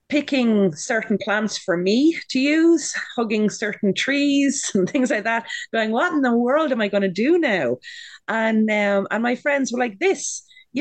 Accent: Ireland; I grew up in Catholic Ireland

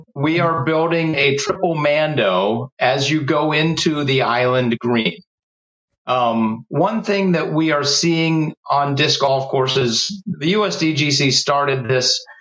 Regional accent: Pittsburgh, Pennsylvania, United States; I'm from Pittsburgh. I've watched minor league baseball my whole life.

